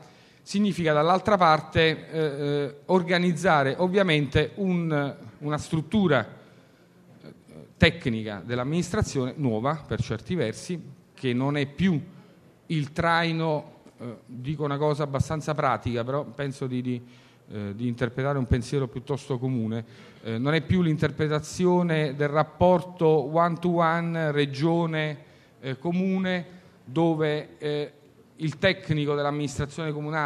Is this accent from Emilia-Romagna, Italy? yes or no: no; Naples, Campania, Italy; sono napoletano, quindi sono orgoglioso di appartenere alla mia città, di lavorare per la mia città.